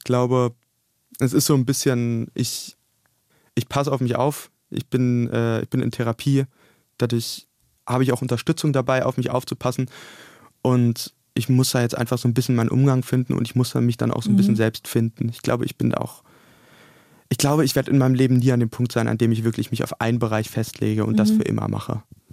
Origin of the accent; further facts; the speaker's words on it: Berlin, Germany; Berlin ist meine Heimat und bin auch emotional sehr verbunden mit Berlin